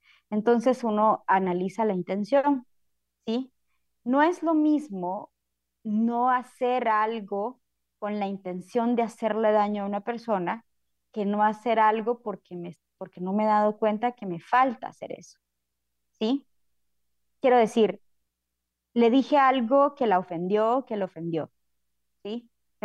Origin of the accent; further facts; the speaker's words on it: Guatemala; como guatemalteco, siempre uno tiene culpa por alguna situación